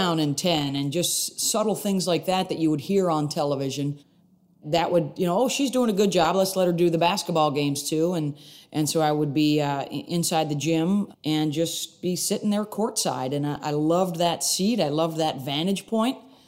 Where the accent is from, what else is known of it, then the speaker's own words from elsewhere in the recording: Syracuse, New York, United States; I grew up in Syracuse, New York, and my dad was a high school basketball coach and a teacher.